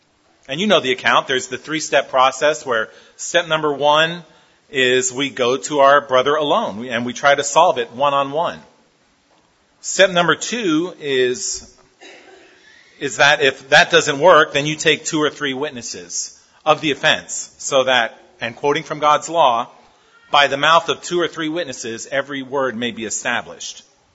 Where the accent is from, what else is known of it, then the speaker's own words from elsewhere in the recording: Pennsylvania, United States; Being in North Texas, I grew up in Pennsylvania, so we always used to say that February was the longest month of the year